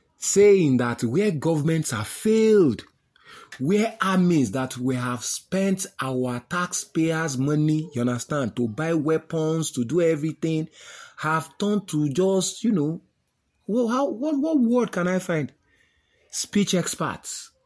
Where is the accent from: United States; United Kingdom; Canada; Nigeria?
Nigeria; A lot of people say, you know, as a Nigerian, as an African, there are lots of issues at home in Africa.